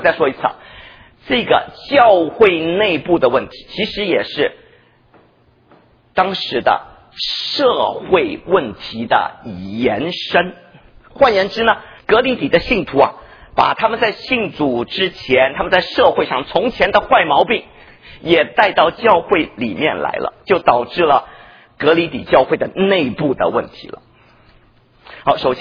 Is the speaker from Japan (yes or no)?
no; China; 跟我们上一代的中国人，我这一代中国人差不多